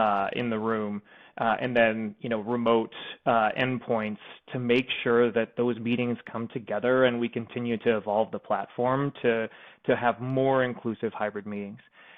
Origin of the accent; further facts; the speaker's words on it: Texas, United States; also born or lived in Kansas; now in New York, United States; I was born in Kansas. Grew up in Texas, went to school in North Carolina, lived in Georgia, Atlanta, Georgia for a little while after